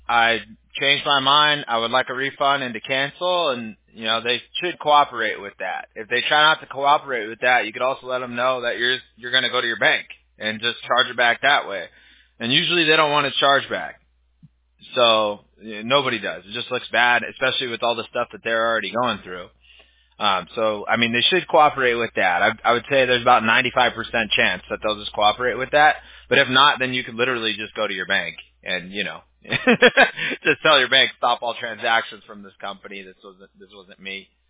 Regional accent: Huntington Beach, California, United States; now in Fountain Valley, United States; I grew up out here. I'm from Huntington Beach originally.

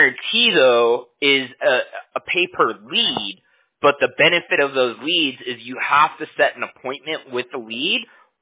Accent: Huntington Beach, California, United States; I'm from Huntington Beach in California

